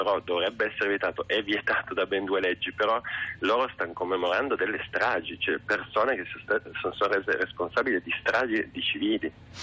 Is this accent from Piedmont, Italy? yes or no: yes; Turin, Piedmont, Italy; ieri io sono torinese